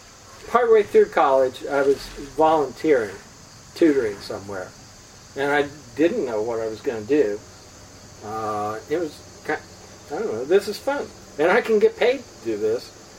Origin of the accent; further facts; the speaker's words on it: Arlington, United States; Arlington.